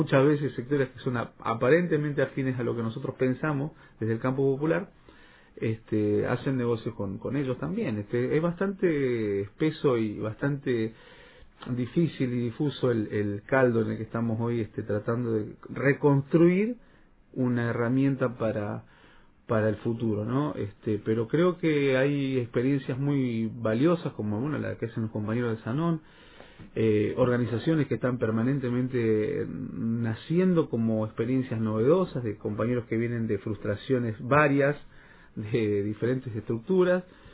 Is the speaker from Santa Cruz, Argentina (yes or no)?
yes; Río Turbio, Santa Cruz, Argentina; estuvimos hace apenas unos días en mi pueblo, en Río Turbio, juntos.